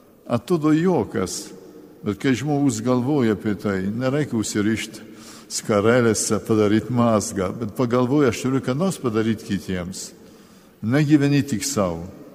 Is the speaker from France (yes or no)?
yes; France; augau šeimoje, tada buvau Prancūzijoje, tikrai tikinčiųjų tėvų šeimoje